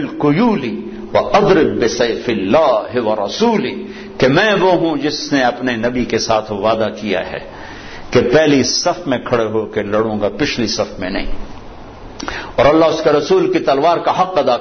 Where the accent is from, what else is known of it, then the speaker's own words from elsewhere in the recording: Punjab, Pakistan; میں جو کہ پنجاب کا ہوں، دیہات کا ہوں